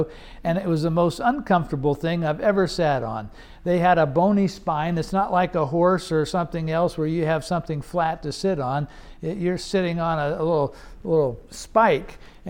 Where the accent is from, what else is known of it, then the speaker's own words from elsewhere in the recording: Iran; I grew up in Iran, and in the Middle East, we had lots of donkeys.